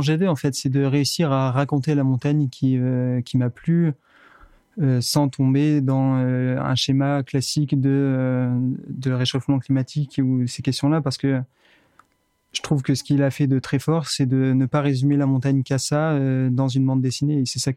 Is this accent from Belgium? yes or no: no; Le Monêtier-les-Bains, Provence-Alpes-Côte d'Azur, France; Eh bien, moi, je viens de Monnetier-les-Bains. J'ai grandi dans cette vallée et j'ai fait mon collège, mon lycée à Briançon.